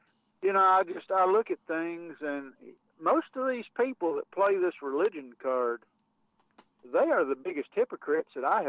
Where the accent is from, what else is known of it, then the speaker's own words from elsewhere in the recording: Tennessee, United States; And I'm from Northeast Tennessee, and it fought on the side of the Union.